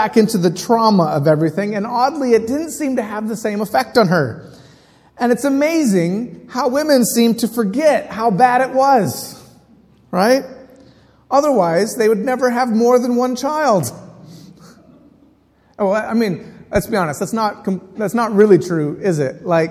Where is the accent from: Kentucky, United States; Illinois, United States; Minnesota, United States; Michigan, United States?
Minnesota, United States; now in London, United Kingdom; in London. So I lecture in theology, and I'm originally from Minnesota, if you hear that in my voice.